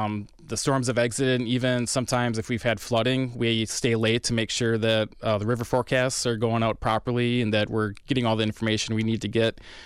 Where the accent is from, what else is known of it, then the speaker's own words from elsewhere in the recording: Fond du Lac, Wisconsin, United States; But I grew up in Fond du Lac, and when I was 16, watched the Oakfield tornado from my parents' doorstep, basically.